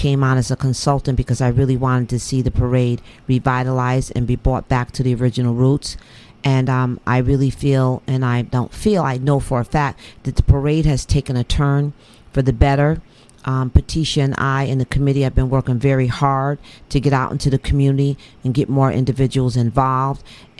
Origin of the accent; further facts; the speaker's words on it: New Haven, Connecticut, United States; It's a part of my history growing up in New Haven.